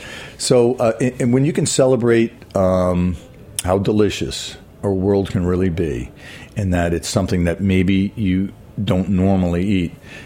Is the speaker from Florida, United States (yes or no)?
no; New York, United States; moved away as an adult; now in Las Vegas, United States; Exactly. I mean, New York's my hometown. You know, I was here for 25 years. I've been in Las Vegas 10 now. But I still consider New York my home